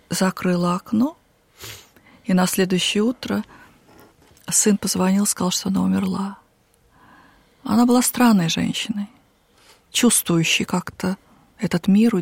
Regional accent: England, United Kingdom; also born or lived in other countries; Я дочка посла. Я выросла за границей, в Англии. И дальше с родителями в других странах.

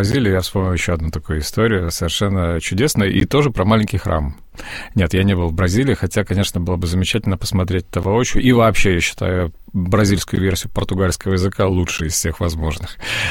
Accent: Brest, Brest Region, Belarus; now in Moscow, Russia; А я из этого Бреста, тоже как бы не москвич.

